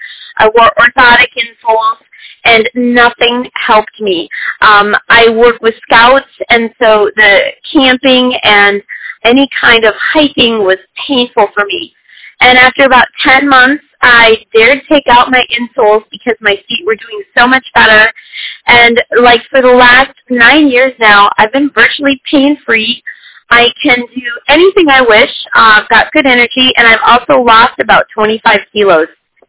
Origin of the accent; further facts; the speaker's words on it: United States; now in France; I'm an American, but I live in France. I've been here for 30 years.